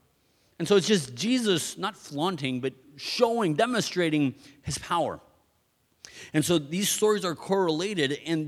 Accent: Mexico; I live in Mexico to this day, born and raised in Mexico.

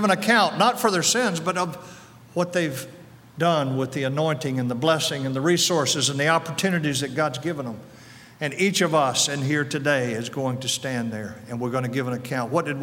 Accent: North Carolina, United States; By the way, I'm from North Carolina. Can you tell that?

